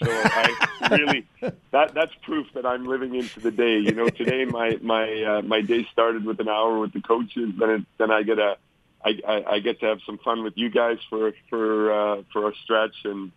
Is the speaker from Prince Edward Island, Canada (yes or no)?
no; Winnipeg, Manitoba, Canada; Yeah, I mean … also from Winnipeg, my hometown.